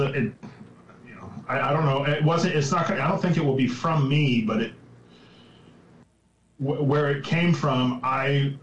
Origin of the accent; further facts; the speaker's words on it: Greenville, Ohio, United States; Yeah, I was born in Greenville, Ohio, Wayne Hospital in Greenville, Ohio.